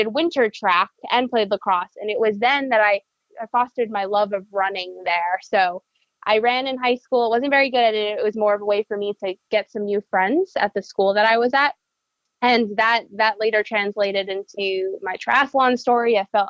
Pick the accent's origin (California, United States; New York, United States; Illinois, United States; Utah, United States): New York, United States; I am originally born in New York. My parents are still in downstate New York. We're from Putnam County, so about 45 minutes north of New York City.